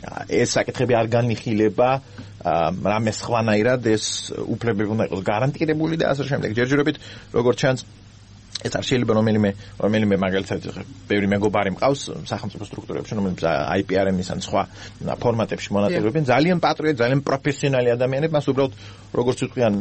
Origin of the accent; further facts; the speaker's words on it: Gali, Abkhazia, Georgia; მე თვითონ გალიდან ვარ